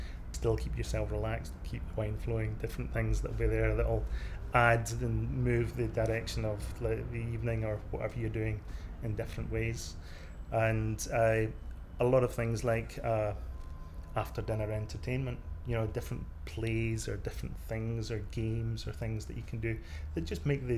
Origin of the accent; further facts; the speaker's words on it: Scotland, United Kingdom; being a Scot